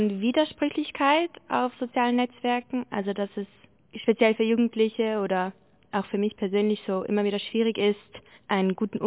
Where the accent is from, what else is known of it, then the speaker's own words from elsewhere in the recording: Lake Constance area, Switzerland; ich komme aus der Schweiz, vom Bodensee ursprünglich